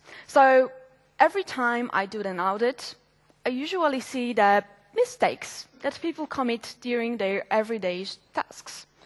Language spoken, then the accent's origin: English; Poland; I am from Poland.